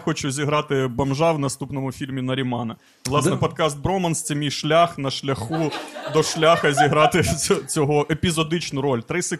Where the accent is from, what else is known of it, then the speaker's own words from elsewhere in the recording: Crimea, Ukraine; Або, як кажемо ми, кримські татари.